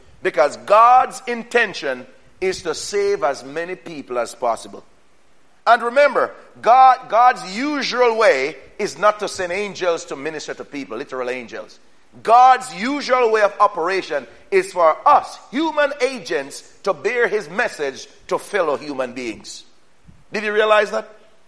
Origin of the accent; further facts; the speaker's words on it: Jamaica; now in United States; As a matter of fact, growing up in Jamaica, I was a man. It's when I came to America, I realized I was a black man.